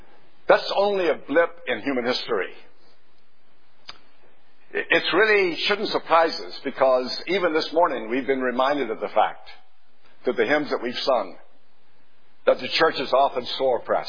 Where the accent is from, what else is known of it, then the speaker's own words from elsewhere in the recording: Greenville, North Carolina, United States; the school board in my hometown in Greenville, North Carolina, deciding to build a brand new high school in our city.